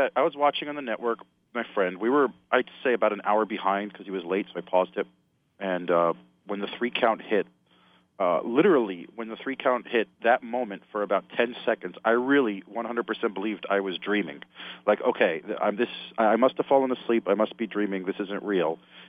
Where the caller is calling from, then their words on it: New Jersey, United States; from New Jersey.